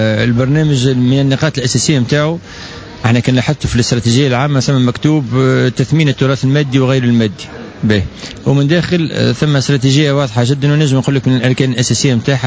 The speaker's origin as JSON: {"language": "Arabic", "country": "Tunisia", "said": "ان تري غران بوتونسييل موجود عندنا في تونس على مستوى الفكر الابداع"}